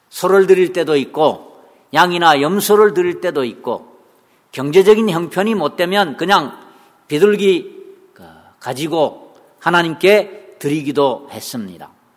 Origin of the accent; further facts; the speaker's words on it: Yeongju, North Gyeongsang, South Korea; 특히 제 고향인 영주 안동 그 두메산골 사시는 분들 앞뒤가 이렇게 꽉 막혀가지고